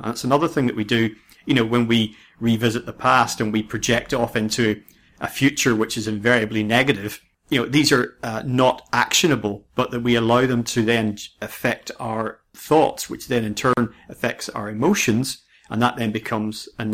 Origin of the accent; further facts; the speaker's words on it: United Kingdom; Being British, of course, most people hadn't prepared for the hot day